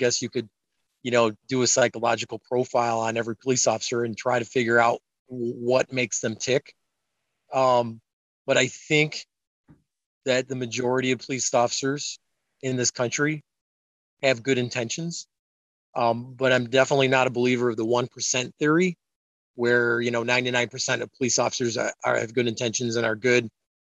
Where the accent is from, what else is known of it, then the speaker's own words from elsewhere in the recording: Traverse City, Michigan, United States; I am from beautiful Traverse City, Michigan.